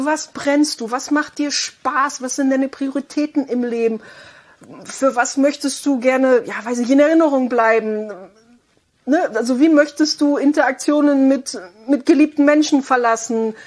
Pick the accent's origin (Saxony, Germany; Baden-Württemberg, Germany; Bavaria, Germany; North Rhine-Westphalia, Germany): Baden-Württemberg, Germany; ich komme aus dem Südwesten, Schwabenland, das gelobte Land